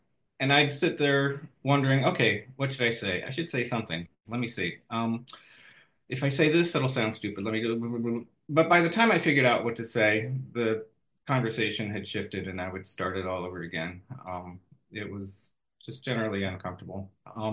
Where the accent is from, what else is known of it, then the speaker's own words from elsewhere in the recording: St. Louis, Missouri, United States; also born or lived in Southern Illinois; now in East Coast, United States; I'm a transplant to the East Coast of the US. I grew up in the Midwest, outside of St. Louis, Missouri, Southern Illinois. Large family, poor.